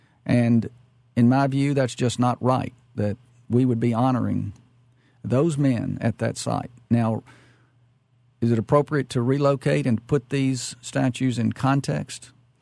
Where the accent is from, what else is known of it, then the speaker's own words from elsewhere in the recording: Glasgow, Kentucky, United States; My own family, and now we grew up in Glasgow in southern Kentucky, not Lexington.